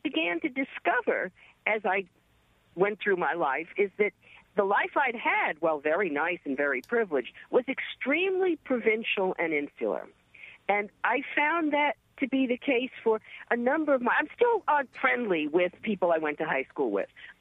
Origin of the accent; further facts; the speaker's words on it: Roslyn, New York, United States; also born or lived in Old Westbury; now in New York City, United States; I grew up out in Roslyn and Old Westbury, went to excellent public schools. In fact, the high school is still one of the best in the country. I moved into the city as soon as I got out of college